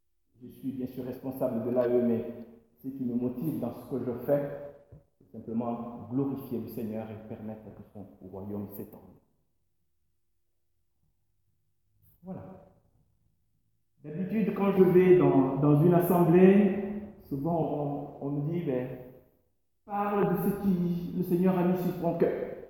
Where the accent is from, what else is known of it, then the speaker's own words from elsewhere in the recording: DR Congo; now in Uzès, France; je suis d'origine congolaise. C'est pas le plus important c'est que je suis citoyen du monde, mais je suis d'origine du Congo, ex-Zaïre, que j'ai quitté il y a pas mal d'années.